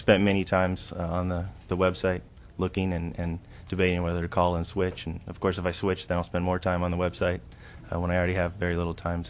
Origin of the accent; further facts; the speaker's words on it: Ketchikan, Alaska, United States; also born or lived in Anchorage; I grew up in Ketchikan, then I moved to Anchorage and actually graduated from Diamond, and then went away, and I came back after teaching English in South America for about a year.